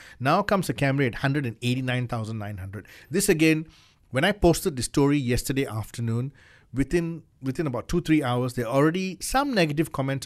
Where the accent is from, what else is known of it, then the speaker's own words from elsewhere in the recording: India; I'm Indian